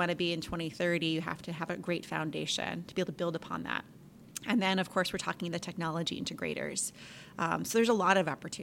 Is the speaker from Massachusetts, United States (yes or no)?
yes; Boston, Massachusetts, United States; I call them rotary, I'm from Boston, or a traffic circle.